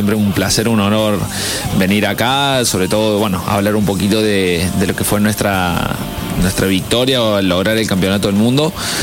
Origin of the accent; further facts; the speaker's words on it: Córdoba, Argentina; es un honor para mí como cordobés llevar la bandera de Córdoba